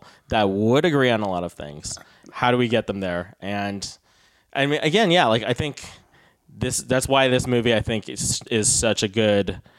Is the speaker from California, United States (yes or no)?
yes; California, United States; I'm from the Bay Area.